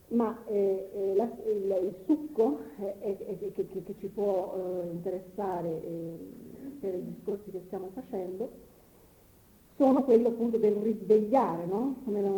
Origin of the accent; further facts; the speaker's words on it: Florence, Tuscany, Italy; moved away as an adult; Io sono fiorentina, non so se si sa, sono la toscana di origine, sono di Firenze, e però appunto essendo vissuta per così tanto fuori dalla mia città, perché praticamente l'ho lasciata quando avevo 18 anni per recarmi prima all'estero